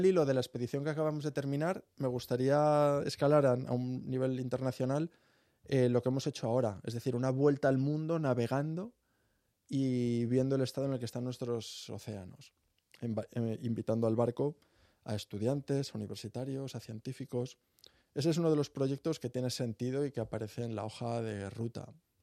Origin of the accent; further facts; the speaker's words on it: Málaga, Andalusia, Spain; Bueno, me voy unas semanas a Málaga y seguro que me sale.